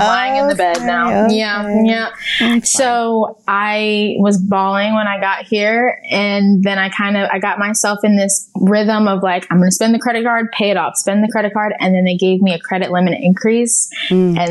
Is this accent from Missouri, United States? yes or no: no; Ohio, United States; now in Dallas, United States; Well, I'm from Ohio, but I am in Dallas.